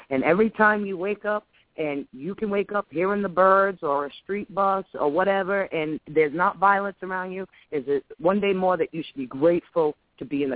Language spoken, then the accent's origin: English; Tiverton, Rhode Island, United States; Fall River, Mass. Right on the state line. I grew up in Tiverton. All my family was in Fall River.